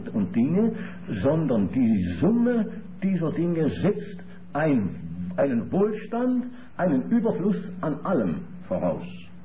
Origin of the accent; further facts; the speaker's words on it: Switzerland; Ich als Schweizer darf ja ganz bescheiden fragen, euch deutsche Geschwister